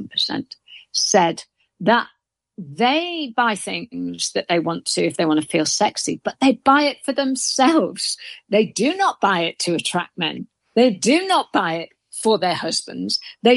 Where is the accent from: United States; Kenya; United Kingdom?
United Kingdom; Wales; So growing up in North Wales, I used to go to nightclubs, naughty girl, from when I was 15 with my mates.